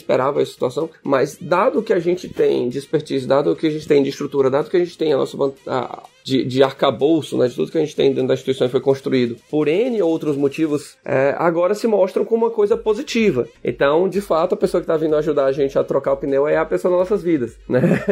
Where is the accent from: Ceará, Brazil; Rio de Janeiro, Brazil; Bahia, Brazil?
Ceará, Brazil; now in São Paulo, Brazil; eu sou cearense, hoje moro em São Paulo, mas a K21 foi me capturar lá no Ceará